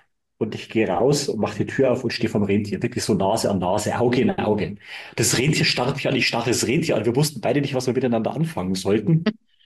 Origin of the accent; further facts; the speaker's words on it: Bavaria, Germany; Gerade als Bayer muss man dann immer die Standardfragen nach dem Oktoberfest beantworten.